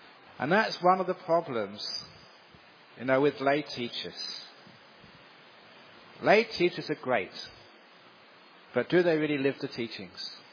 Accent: England, United Kingdom; When I was growing up in England, being a Buddhist, remember this was in the 60s and 70s

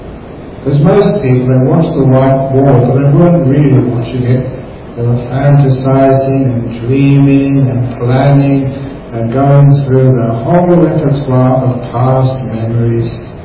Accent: England, United Kingdom; there's a young man growing up in England. I was a Buddhist when I was only 16, and it was very hard to find places where you could meditate.

